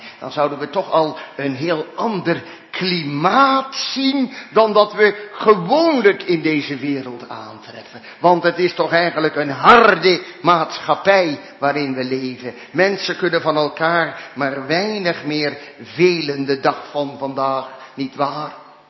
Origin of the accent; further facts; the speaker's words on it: North Brabant, Netherlands; Ik ben een Brabander en u zult mij ook moeten verdragen in wie ik ben. Ik ben geen urker, hè.